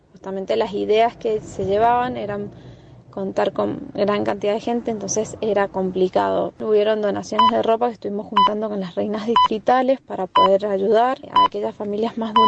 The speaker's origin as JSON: {"language": "Spanish", "region": "Mendoza", "country": "Argentina", "said": "no solo como mendocinos, como argentinos"}